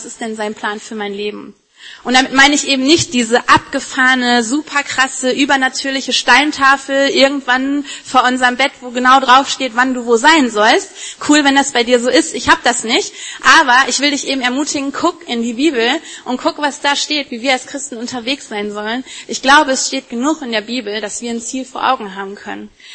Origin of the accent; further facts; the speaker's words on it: Wuppertal, North Rhine-Westphalia, Germany; ich meine, wir kommen aus Wuppertal